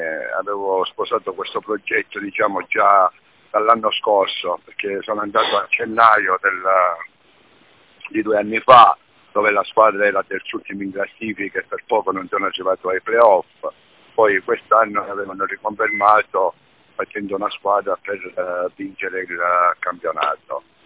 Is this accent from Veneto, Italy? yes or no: no; Rogliano, Calabria, Italy; Ho iniziato appena a 7 anni, ho iniziato nella squadra del mio paese, nel Rogliano.